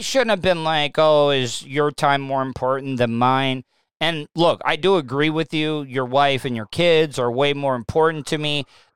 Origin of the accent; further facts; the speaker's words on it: Florida, United States; I grew up in Florida. I was a hunter.